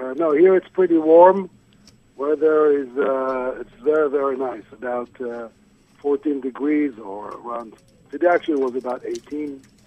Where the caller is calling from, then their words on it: Israel; Right now, I'm actually calling you from Israel.